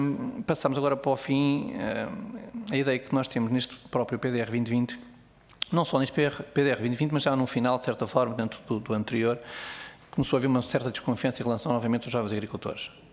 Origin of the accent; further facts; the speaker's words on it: Oeste, Portugal; eu sou do Oeste